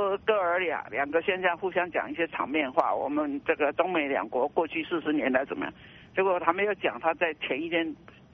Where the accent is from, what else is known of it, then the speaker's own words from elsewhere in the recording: Taiwan; 所以这就是我们台湾人现在觉悟了